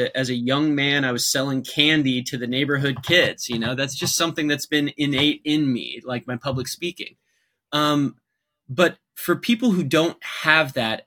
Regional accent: Seattle, Washington, United States; moved away as an adult; I moved from Seattle, Washington, which is the northwest of the United States, all the way down to Florida for law school

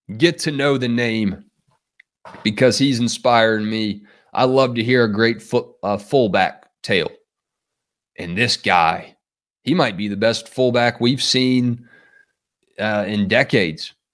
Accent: Georgia, United States; a phenomenal high school football mascot name right here in my home state of Georgia, the Cairo Syrup Makers.

